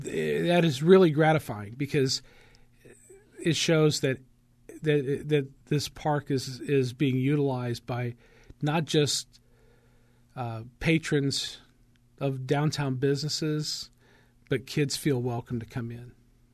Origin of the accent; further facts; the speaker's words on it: Rushville, United States; growing up in Rushville, I can remember people saying, well, the only people ever get any attention are business owners because they bring tax money in.